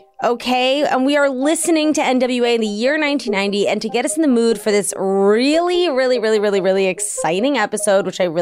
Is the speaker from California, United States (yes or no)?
no; Washington, District of Columbia, United States; DC is my hometown.